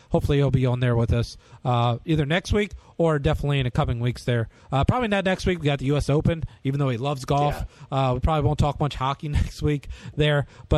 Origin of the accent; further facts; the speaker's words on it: Virginia, United States; Hey, Live Virginia. Back shout out to my home state.